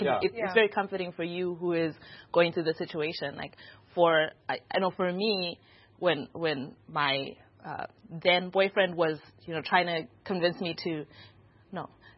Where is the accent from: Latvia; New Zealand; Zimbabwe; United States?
Zimbabwe; I'm from Zimbabwe.